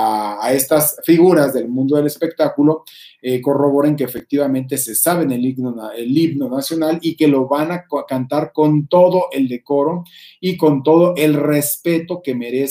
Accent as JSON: {"language": "Spanish", "country": "Mexico", "said": "por lo que refleja de lo que somos los mexicanos"}